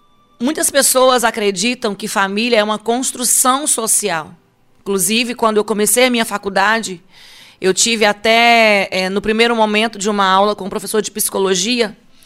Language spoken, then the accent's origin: Portuguese; Minas Gerais, Brazil; now in Espírito Santo, Brazil; eu sou natural de Minas Gerais e eu estou aqui no Espírito Santo desde 1992.